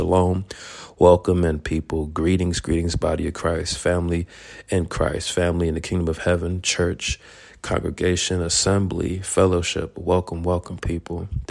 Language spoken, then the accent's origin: English; Florida, United States; I was raised in South Florida, so I already know the vibes down there, all right?